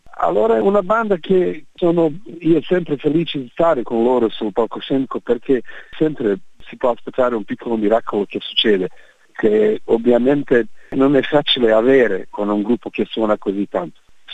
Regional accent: Sarajevo, Federation of Bosnia and Herzegovina, Bosnia & Herzegovina; Italian is a second language; Io sono da Sarajevo.

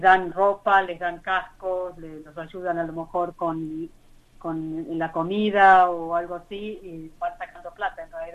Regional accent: Argentina; now in Australia; nosotros vinimos aquí en el 80, o sea que hace 38 años ya que vivimos acá.

